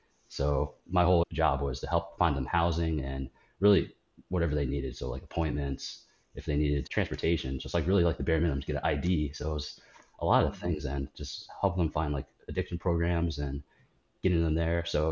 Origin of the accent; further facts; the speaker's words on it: Baltimore, Maryland, United States; I grew up near Baltimore City.